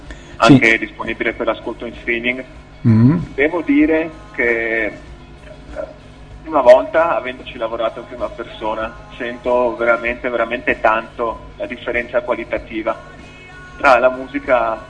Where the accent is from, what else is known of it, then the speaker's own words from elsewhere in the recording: Padua, Veneto, Italy; Siamo di Padova, come forse si può capire anche dall'accento.